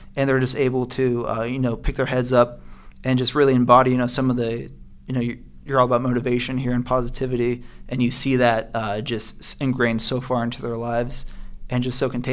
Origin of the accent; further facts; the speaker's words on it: Moon Township, Pennsylvania, United States; I'm from Moon Township here, and Chi Alpha has had an impact on my life in some way.